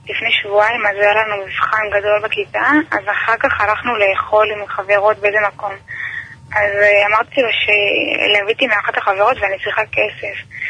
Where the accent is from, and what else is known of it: Central Israel, Israel